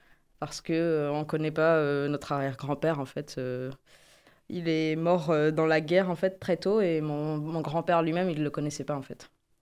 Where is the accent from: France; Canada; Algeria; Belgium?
Algeria; En fait, je suis algérienne déjà avant tout.